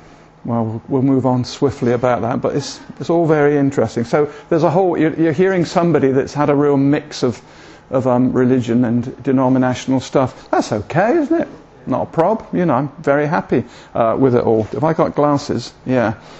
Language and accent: English; Bristol, South West England, United Kingdom; accent: Bristol; Oh, about my accent, Bristol. Yes, but we've been up here, and we're really pleased.